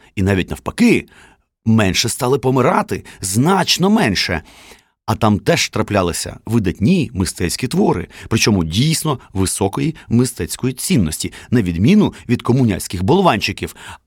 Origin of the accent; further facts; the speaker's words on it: Kyiv, Ukraine; От я народився і виріс у Києві.